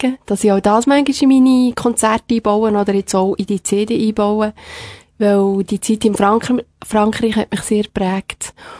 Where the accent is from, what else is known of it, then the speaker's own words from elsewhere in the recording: Willisau, Lucerne, Switzerland; also born or lived in France; ich bin auf dem Land aufgewachsen, wenn du das noch ein bisschen ansprechen willst, wie und wo, in Willisau. Und bin ich, denke ich, sehr zufrieden gewesen. Dann durfte ich noch ein bisschen in Frankreich verbringen. Bin dann wieder in die Schweiz gekommen.